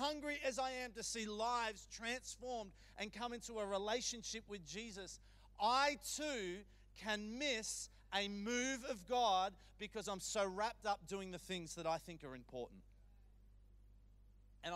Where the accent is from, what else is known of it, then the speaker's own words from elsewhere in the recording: Bendigo, Victoria, Australia; also born or lived in Melbourne; I was born here in Melbourne, but grew up in Bendigo